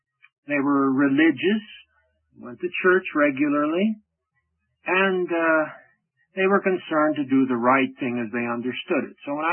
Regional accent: Tucson, Arizona, United States; also born or lived in Prescott; My father was able to get some work, and I grew up in Arizona during those days. We moved from Prescott, where we'd lived 4 years, down to Tucson

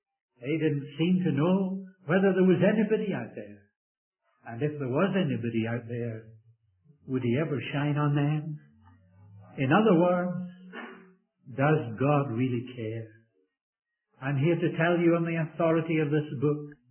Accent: Scotland, United Kingdom; Being a Scot, I usually sit in a shopping center.

